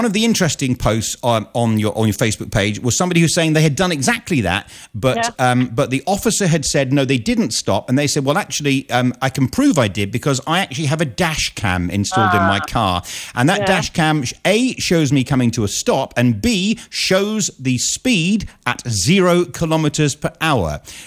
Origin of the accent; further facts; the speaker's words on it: Glasgow, Scotland, United Kingdom; Yeah, my hometown.